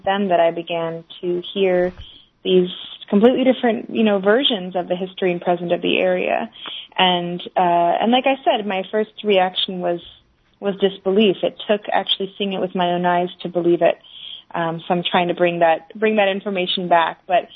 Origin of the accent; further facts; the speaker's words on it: California, United States; moved away; I'm from the California Bay Area.